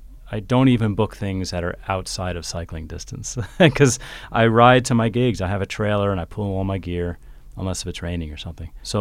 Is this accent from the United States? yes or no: yes; New York, United States; I used to be a racing cyclist, and I lived in New York. I'm from New York. Originally.